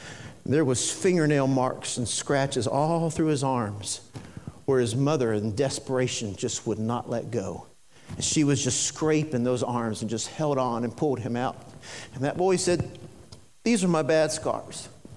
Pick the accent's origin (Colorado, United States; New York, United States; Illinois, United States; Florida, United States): Florida, United States; You know, I grew up in Florida.